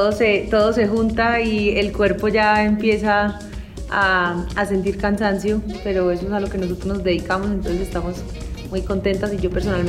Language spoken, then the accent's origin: Spanish; Medellín, Antioquia, Colombia; born there; Yo nací en Medellín en el 94, yo tengo 24 años. Crecí con mi familia, una familia muy unida tengo yo.